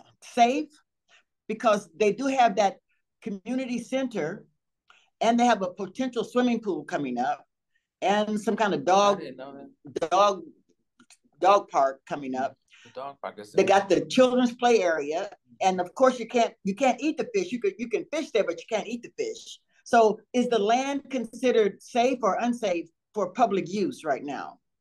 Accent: Oakland, California, United States; I'm from the Bay Area, from Oakland.

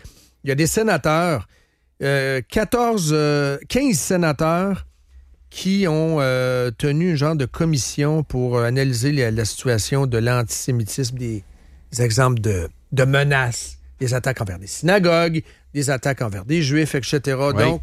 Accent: Quebec, Canada; et nous autres, on est Québécois, on est ici

